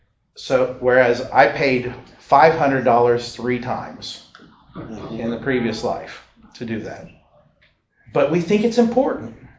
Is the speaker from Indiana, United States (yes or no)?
yes; Indiana, United States; I'm from Indiana.